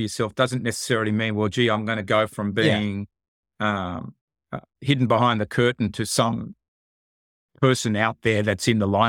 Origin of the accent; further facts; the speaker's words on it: Australia; now in United States; I'm Australian. Next middle part, you know, I'm now living in America